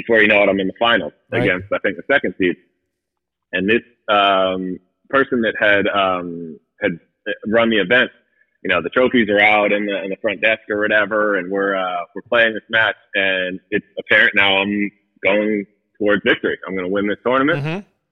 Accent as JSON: {"language": "English", "region": "Connecticut", "country": "United States", "tie": "born or raised there", "said": "I grew up in Connecticut. It's 95% white."}